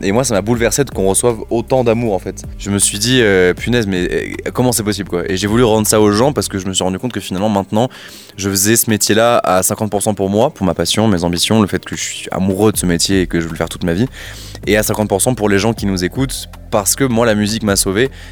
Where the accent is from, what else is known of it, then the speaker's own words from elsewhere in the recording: Pyrenees, France; Ouais, moi je suis des Pyrénées à la base, donc j'étais habitué à aller traîner dans les Pyrénées, que ce soit faire du ski ou l'été.